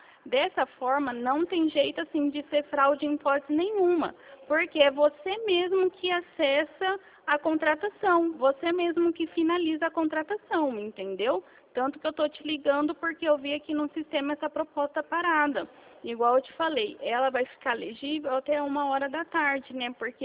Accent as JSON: {"language": "Portuguese", "town": "Presidente Prudente", "region": "São Paulo", "country": "Brazil", "said": "Eu sou de Prudente."}